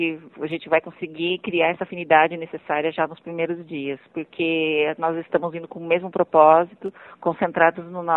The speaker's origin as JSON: {"language": "Portuguese", "region": "São Paulo", "country": "Brazil", "tie": "born there", "moved": "yes", "lives_now": "Goiânia, Brazil", "said": "eu sou paulistana, nasci em São Paulo, mas estou morando em Goiânia há 14 anos"}